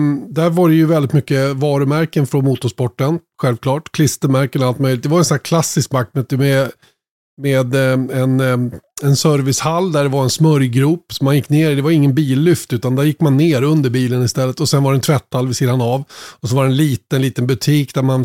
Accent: Uppsala, Uppsala County, Sweden; Jag hamnade ute vid flygflottiljen i Uppsala. Min pappa byggde hus där 1962 och... Så vi bodde där under de första 12-13 åren ungefär. Sen gick jag i skolan där om norra ändan av Uppsala.

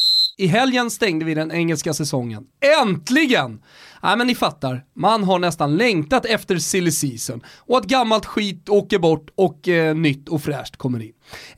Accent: Stockholm, Stockholm County, Sweden; Folk tycker ju redan att vi är dryga stockholmare

